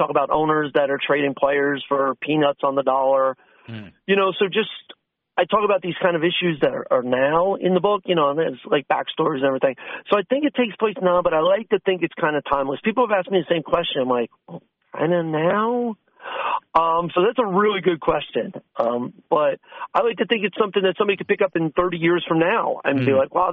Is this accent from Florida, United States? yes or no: yes; Florida, United States; You know, I grew up in the Brevard County area.